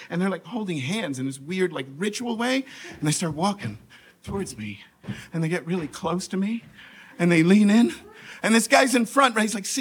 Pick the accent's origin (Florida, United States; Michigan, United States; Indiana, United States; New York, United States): New York, United States; Because, like, I have a lot of faith, but I'm from New York.